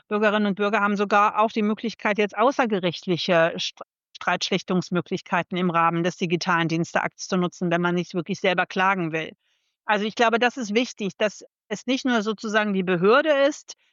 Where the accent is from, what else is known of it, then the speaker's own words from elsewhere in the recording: Germany; Meine zweite Hoffnung ist, ich bin Deutsche, damit pro-transatlantisch, glaube ich, genetisch.